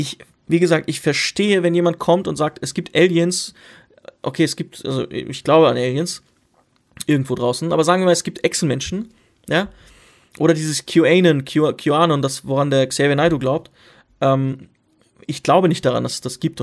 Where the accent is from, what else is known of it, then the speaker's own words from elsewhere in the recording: Syria; Ich komme aus Syrien ursprünglich.